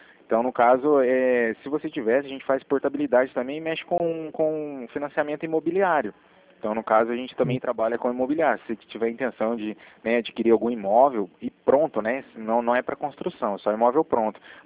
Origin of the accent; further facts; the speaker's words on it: Cornélio Procópio, Paraná, Brazil; Cornélio, não, eu sou de Cornélio.